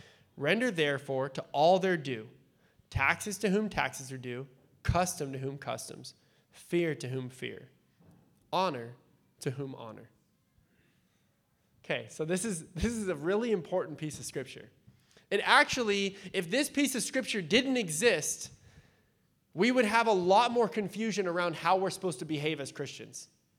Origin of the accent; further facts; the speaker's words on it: Point Loma, California, United States; I grew up in Point Loma. If you guys know Point Loma, it's not, like, a rough place to grow up.